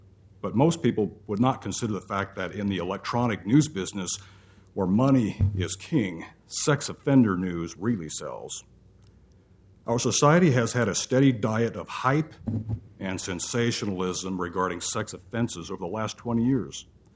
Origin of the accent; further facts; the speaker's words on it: Portland, Oregon, United States; I'm from Northeast Portland